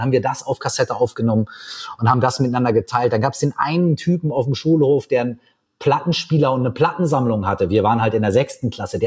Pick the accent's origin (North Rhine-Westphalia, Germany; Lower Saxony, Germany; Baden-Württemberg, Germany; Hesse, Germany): North Rhine-Westphalia, Germany; Minden; meinen allerersten Auftritt habe ich dann gehabt auf dem Stadtfest bei uns in Minden. Da gab es eine Bühne, da durfte sich jeder anmelden, der was machen wollte.